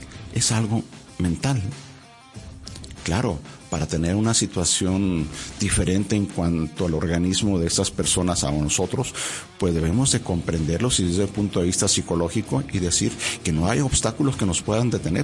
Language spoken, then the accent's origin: Spanish; Mexico; me representas a mí como mexicano y como ciudadano del mundo